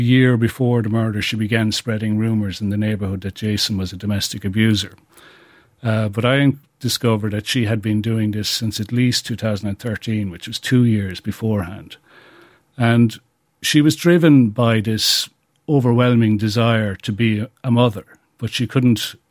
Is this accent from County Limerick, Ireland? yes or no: yes; Limerick, County Limerick, Ireland; I'm from Limerick